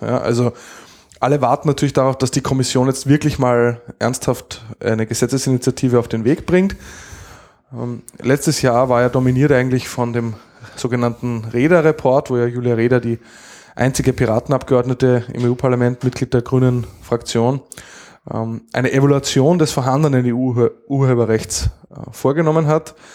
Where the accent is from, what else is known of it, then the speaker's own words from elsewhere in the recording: Linz, Upper Austria, Austria; now in Vienna, Austria; Und ich komme aus Linz und meine Partnerin und meine Tochter leben in Wien